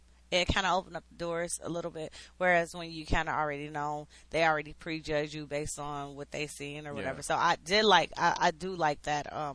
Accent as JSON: {"language": "English", "town": "Detroit", "region": "Michigan", "country": "United States", "said": "I'm from Detroit, and this is like penny candy comedy up against Detroit. Detroit is a tough crowd."}